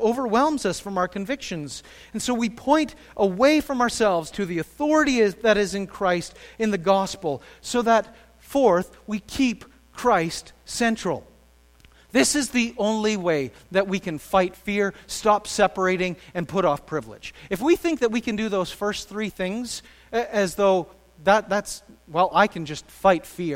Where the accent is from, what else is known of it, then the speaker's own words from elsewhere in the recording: Canada; accent: Canadian; also born or lived in Kentucky; As a Canadian, I was totally in a different category just by being Canadian. And I had a funny accent, and I said a boot all the time, apparently, and sorry.